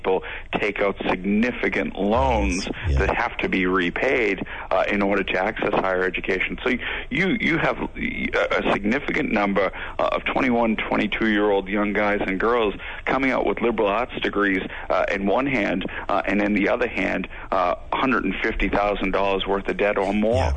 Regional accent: Boston, Massachusetts, United States; growing up in the Boston area in the 80s and 90s, as I did

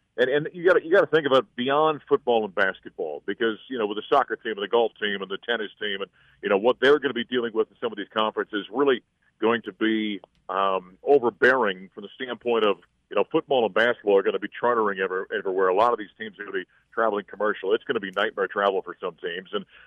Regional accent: Midwest, United States; I grew up in Big 10, Big 12 country. I was a Midwest guy growing up.

